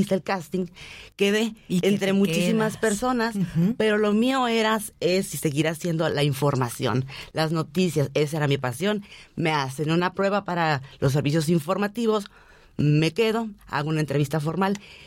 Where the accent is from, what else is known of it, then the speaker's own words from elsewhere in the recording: Mexicali, Baja California, Mexico; born there; Nací en Mexicali, Baja California, un 26 de octubre. Vengo de una familia de radio, papá y abuelo, dedicados toda la vida a esto.